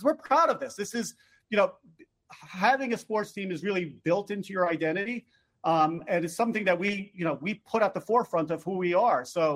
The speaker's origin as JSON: {"language": "English", "region": "New York", "country": "United States"}